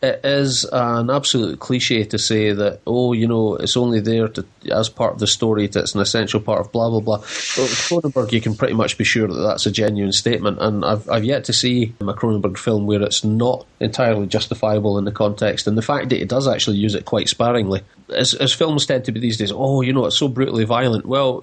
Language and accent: English; United Kingdom; I don't class American cinema as foreign film, which being a Brit I should